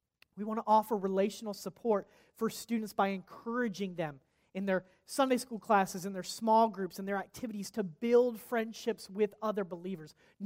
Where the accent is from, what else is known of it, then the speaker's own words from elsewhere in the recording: Monroe, Michigan, United States; it's not just because I'm from Michigan, I promise, okay?